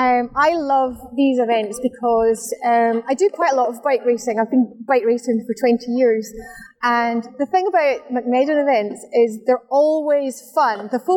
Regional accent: Perth, Scotland, United Kingdom; I'm from Perth

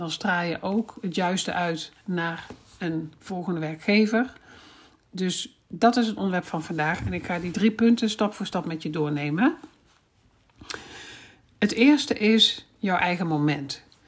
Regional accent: North Brabant, Netherlands; now in Gelderland, Netherlands; Ook al woon ik in het land van Maas en Waal, waar dat volop wel gebeurt. Ik heb het vroeger heel veel gedaan. Ik kom uit Brabant en heb daar echt uitgebreid carnaval gevierd, jarenlang. Maar sinds ik naar Gelderland ben verhuisd, eigenlijk niet meer.

